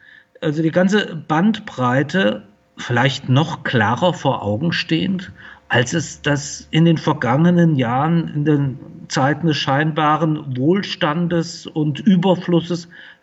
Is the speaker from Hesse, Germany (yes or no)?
yes; Fulda, Hesse, Germany; Ich bin hier in Fulda geboren und aufgewachsen.